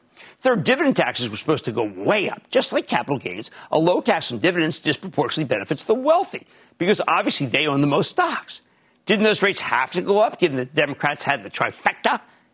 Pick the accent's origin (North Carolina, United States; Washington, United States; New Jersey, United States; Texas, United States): New Jersey, United States; in my home state of New Jersey